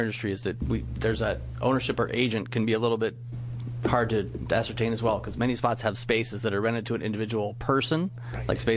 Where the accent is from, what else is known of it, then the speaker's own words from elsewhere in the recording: Hood River, Oregon, United States; I'm from Hood River as well.